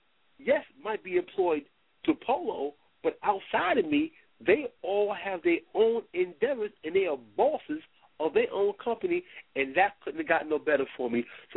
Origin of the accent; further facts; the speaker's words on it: Teaneck, New Jersey, United States; I didn't forget all the great times that I had on what Teaneck brought to me while being here. And that's what made me dedicate it to my hometown.